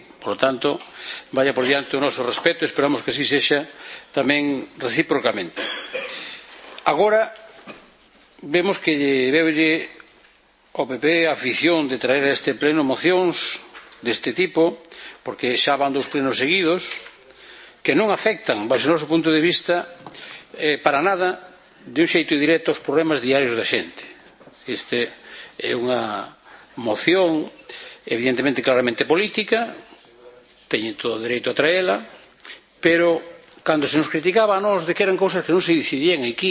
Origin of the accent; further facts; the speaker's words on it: Galicia, Spain; Eu que non son independentista, pero son galego, síntome galego